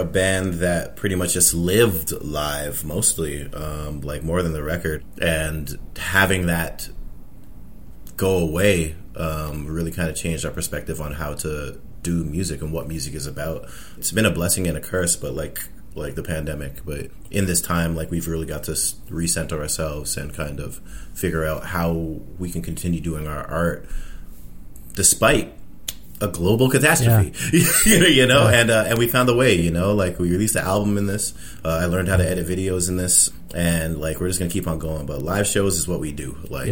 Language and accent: English; Toronto, Ontario, Canada; I've been here all my life. I was born and raised. I grew up pretty much down the street, which is a complete coincidence. But I grew up in a housing project called Neptune.